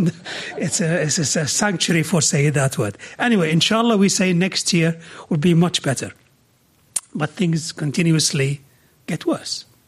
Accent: Jordan; As Jonathan said, I was born and raised in Jordan.

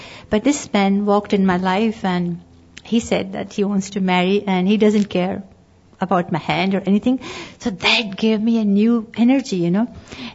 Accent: India; born there; we are actually Sindhi Hindus, my family, and they lived in Pakistan. I was born in India, but they lived in Pakistan.

